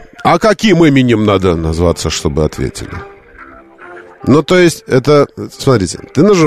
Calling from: Moscow, Russia; да. Я из Москвы звоню.

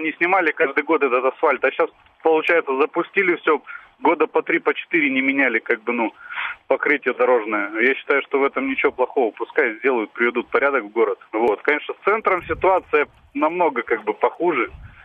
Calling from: Moscow, Russia; я из Тимирязевского района.

